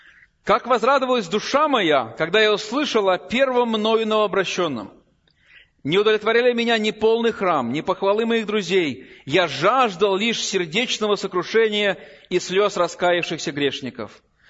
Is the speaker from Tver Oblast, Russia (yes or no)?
no; Kemerovo, Kemerovo Oblast, Russia; Через 15 лет он переезжает в город Кемерово, откуда я приехал, откуда я родом.